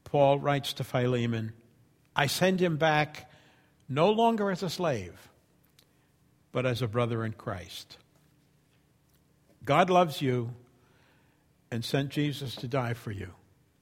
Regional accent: New York, United States; I was 18 years old, and where I grew up on Long Island, for example, Christians were few and far between.

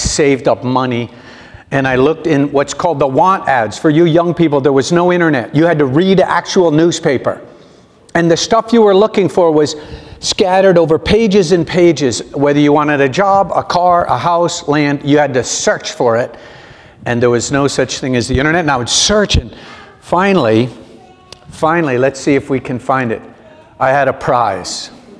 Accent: Connecticut, United States; When I had finished Bible college and gone back to my home state of Connecticut, I just wasn't ready to start a real job.

